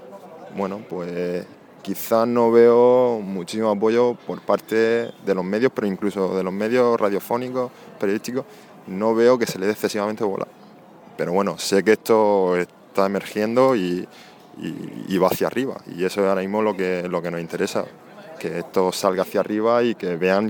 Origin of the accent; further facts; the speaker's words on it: Ceutí, Region of Murcia, Spain; porque yo soy de Ceutí y allí jugaba un equipo de fútbol femenino